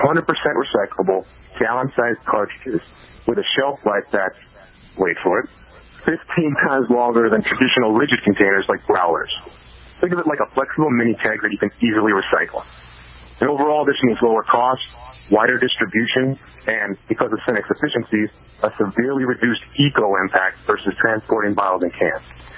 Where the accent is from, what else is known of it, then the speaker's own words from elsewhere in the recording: New Jersey, United States; now in St. Louis, United States; But anyway, I grew up in New Jersey, went to high school out there. I actually went back to the University of Wisconsin to study entrepreneurship.